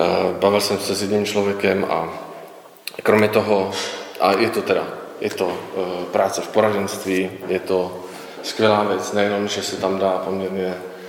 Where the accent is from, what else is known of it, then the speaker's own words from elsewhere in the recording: Prostějov, Olomouc Region, Czechia; Jsem z Prostějova, tam zase bydlím se svou manželkou, se svým téměř dvouletým synem. A studoval jsem ekonomii a informatiku v Brně